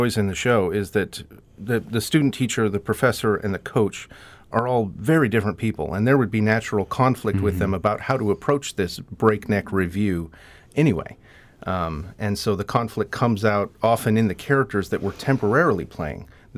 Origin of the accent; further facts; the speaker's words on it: Alaska, United States; also born or lived in Michigan; I'm originally from Alaska mm-hmm. and did a great deal of work with ACT and Anchorage Opera and UAA.